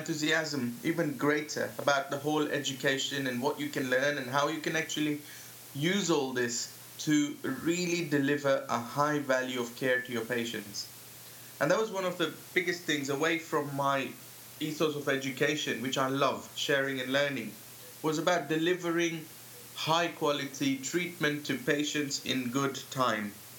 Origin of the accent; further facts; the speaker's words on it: Kenya; moved away as an adult; now in United Kingdom; I grew up and I'm from Kenya. That's where I'm from, in Kenya. The bright sun, great safaris, the great wild, the great nature. And I left all that in 1998 to move to the UK to study dentistry.